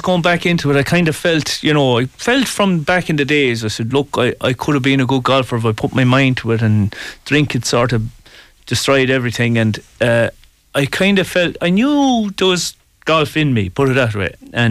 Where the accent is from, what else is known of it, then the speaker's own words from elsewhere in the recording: Banagher, County Offaly, Ireland; as I was growing up in Banagher